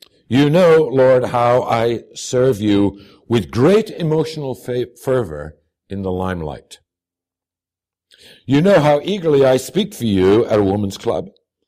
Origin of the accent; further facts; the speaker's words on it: Missouri, United States; And my grandmother always … because, you know, I'm from Missouri.